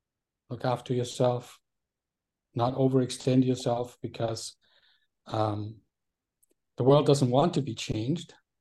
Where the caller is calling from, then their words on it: Austria; I am tuning in from Austria today